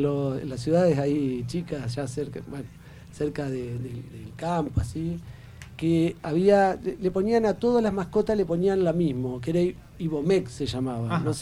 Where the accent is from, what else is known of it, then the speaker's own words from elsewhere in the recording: Urdinarrain, Entre Ríos, Argentina; mi infancia fue en Urdinarrain, un pueblo del sur allá, una ciudad del sur de Entre Ríos, cerca de Gualeguaychú